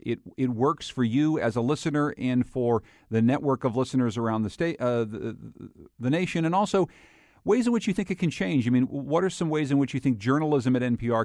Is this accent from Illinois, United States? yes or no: no; Winsted, Connecticut, United States; We held the conversation at the American Museum of Tort Law in my hometown of Winsted, Connecticut.